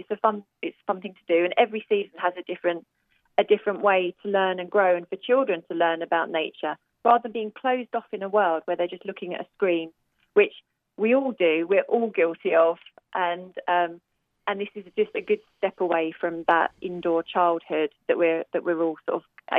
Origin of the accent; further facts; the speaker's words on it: England, United Kingdom; now in Austin, United States; And I'm from England, you can probably tell. So I'm used to a much more rainy, cloudy kind of environment.